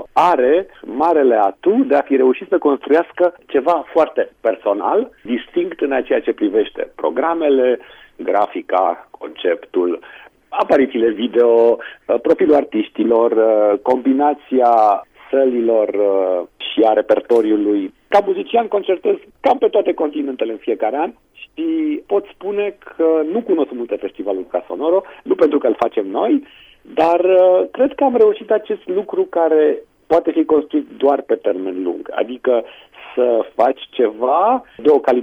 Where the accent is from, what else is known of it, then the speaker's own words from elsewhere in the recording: Bucharest, Romania; pe care eu nu știam, evident, ca bucureștean